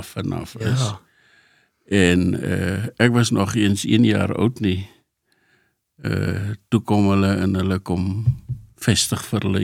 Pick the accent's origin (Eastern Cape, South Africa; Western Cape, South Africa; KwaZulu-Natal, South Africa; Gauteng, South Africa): Western Cape, South Africa; Cape Town; born there; Ek is daar in Kaapstad gebore, die stad waar vanaf my moeder kom, en op 'n oktobermoggend.